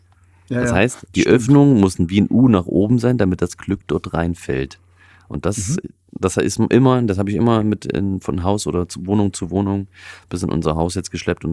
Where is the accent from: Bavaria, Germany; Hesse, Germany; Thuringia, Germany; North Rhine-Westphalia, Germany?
Thuringia, Germany; da wo ich herstamme, aus Thüringen.